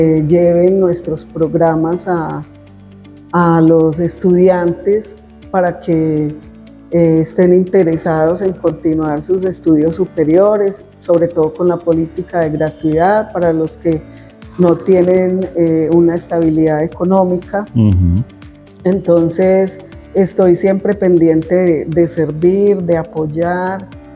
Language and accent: Spanish; Santo Domingo, Antioquia, Colombia; sobre todo en el municipio de Santo Domingo, de donde soy oriunda